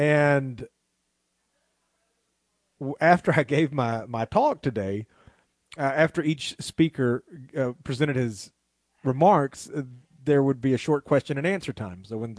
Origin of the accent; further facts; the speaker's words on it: the South, United States; but I am still a Southerner and I am still a Baptist, so they can't take that away.